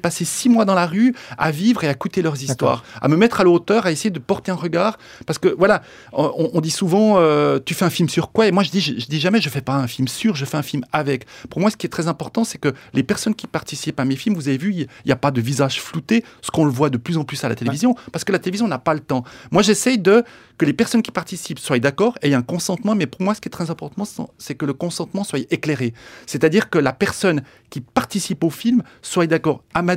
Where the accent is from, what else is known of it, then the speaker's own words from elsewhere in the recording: Andalusia, Spain; J'habite à Lausanne, au bord du lac Léman, mais disons, il n'y a pas beaucoup de grillons. Je suis d'origine espagnole, je viens d'Andalousie, ma famille vient d'Andalousie.